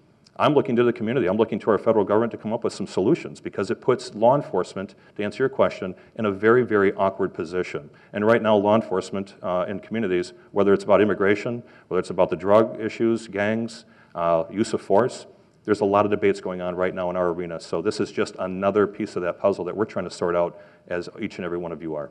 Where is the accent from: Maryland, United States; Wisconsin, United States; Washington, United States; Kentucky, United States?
Wisconsin, United States; I'm from Racine County, naturally.